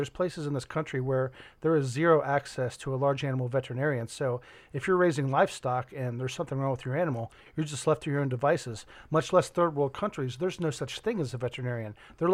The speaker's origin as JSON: {"language": "English", "region": "Kentucky", "country": "United States", "said": "I'm from Kentucky, and Charles and I filmed a show in rural Kentucky"}